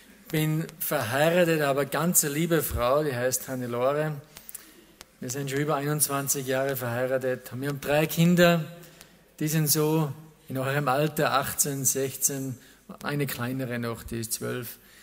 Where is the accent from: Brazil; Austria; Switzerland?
Austria; Ich bin aus Österreich.